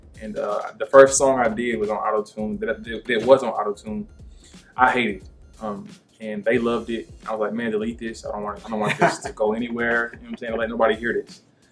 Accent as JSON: {"language": "English", "town": "Lawton", "region": "Oklahoma", "country": "United States", "tie": "born or raised there", "said": "And growing up in Lawton, Fort Steele, Oklahoma, a lot of our life was military"}